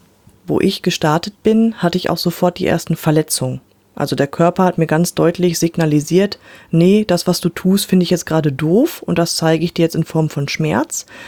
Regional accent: Werther, North Rhine-Westphalia, Germany; Also ich bin ein Landei, ja. Ich komme hier aus Werther bei Bielefeld und wir haben hier sehr viel Land, sehr viel Feldwege.

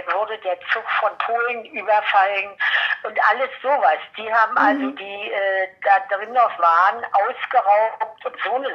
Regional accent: Brandenburg, Germany; Wir sind also dann im Spreewald groß geworden, Entschuldigung, und haben dort auch den Zusammenbruch erlebt.

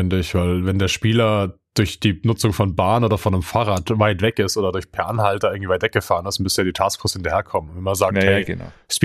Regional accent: Hesse, Germany; ich bin ja bei Fulda aufgewachsen.

